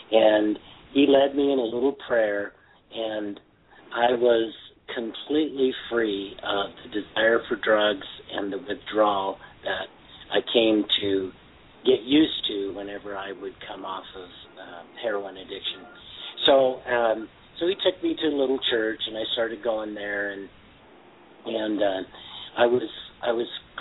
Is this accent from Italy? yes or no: no; Seattle, Washington, United States; And so I grew up in Seattle around the University of Washington, and that was where the drug culture in Seattle was.